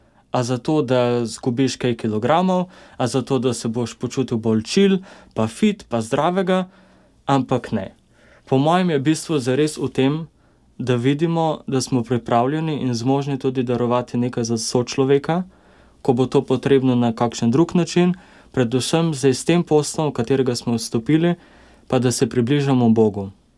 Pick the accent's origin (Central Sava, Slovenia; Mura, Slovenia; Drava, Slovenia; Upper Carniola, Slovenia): Mura, Slovenia; Murska Sobota; Sam prihajam iz Murske Sobote.